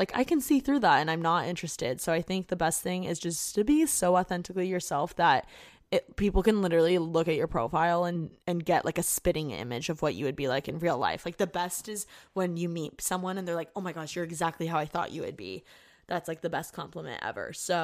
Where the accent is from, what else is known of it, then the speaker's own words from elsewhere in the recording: Indiana, United States; moved away as an adult; I just want to get out of Indiana. Like I hate my hometown. I'm too cool for this.